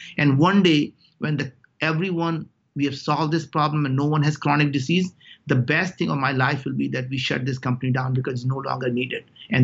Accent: India; English is a second language; moved away as an adult; now in United States; I came from very, very humble background. I grew up in India.

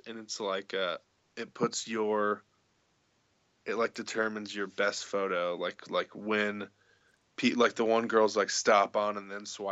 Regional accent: Indiana, United States; And they're like, where are you from? And you're like, Indiana.

